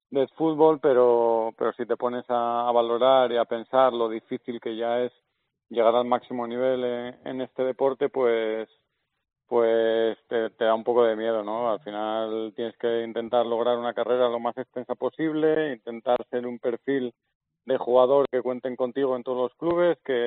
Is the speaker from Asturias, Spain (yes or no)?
yes; Salinas, Asturias, Spain; yo empecé en el Hispano de Castrillón, si es verdad, es el pueblo más cercano a Salinas, que es Piedras Blancas, yo soy de Salinas, y empecé ahí, pero bueno, prontito ya con 10 años me fui al Real Oviedo